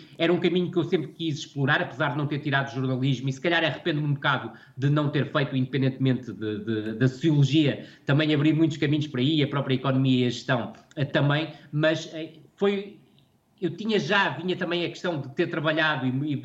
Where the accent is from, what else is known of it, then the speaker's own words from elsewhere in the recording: Vila do Conde, Porto, Portugal; eu cresci em Vila do Conde